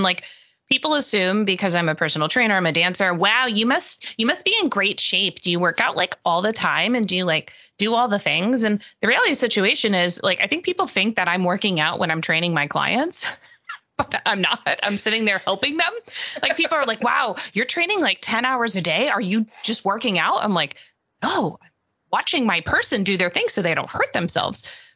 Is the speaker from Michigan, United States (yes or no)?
no; New York, United States; because I'm from Long Island, so...